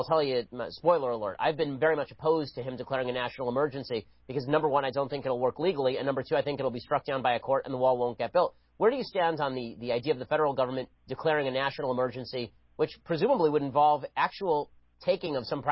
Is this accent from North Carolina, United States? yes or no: no; California, United States; Governor Abbott, now, I'm from California.